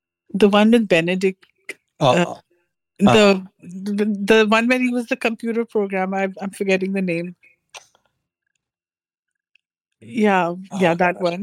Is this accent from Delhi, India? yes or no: yes; Delhi, India; I grew up in Delhi, which is the northern part. I'm married to a guy from Punjab.